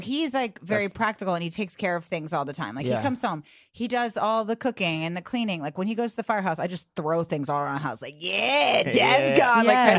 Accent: Bethesda, Maryland, United States; I grew up in Bethesda.

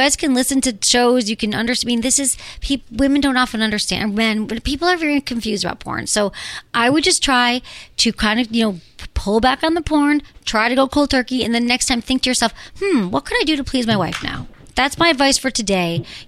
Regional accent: Michigan, United States; now in California, United States; I grew up in Michigan, Joe. I didn't know this stuff. I'm glad I moved to California

